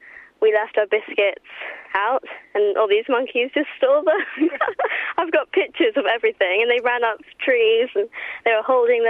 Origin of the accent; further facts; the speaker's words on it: Tunbridge Wells, South East England, United Kingdom; I'm 17 and I'm from Tunbridge Wells.